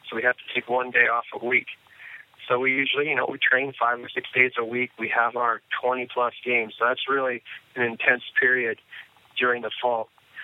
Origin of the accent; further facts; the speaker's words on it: Seattle, Washington, United States; I grew up in Seattle, and you know, we had the Sounders